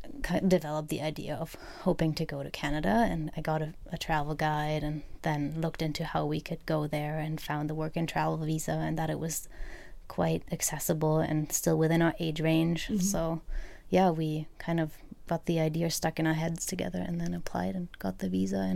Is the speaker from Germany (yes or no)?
yes; Germany; English is a second language; We're both from Germany.